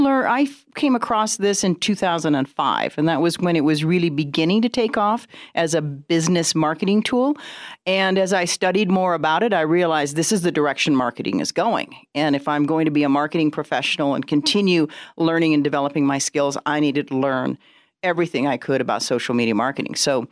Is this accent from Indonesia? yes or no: yes; Indonesia; also born or lived in Olney, United States; I was born in Olney, Maryland, but I was raised in Indonesia. 10 years in Indonesia.